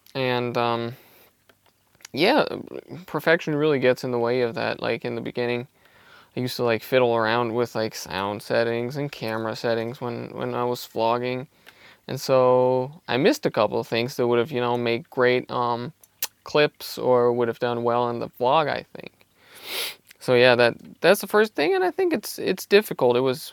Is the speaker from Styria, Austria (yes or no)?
yes; Styria, Austria; now in Vienna, Austria; For anybody who doesn't know, I'm from Austria, in Styria. But I've lived in Vienna for about 5 years now.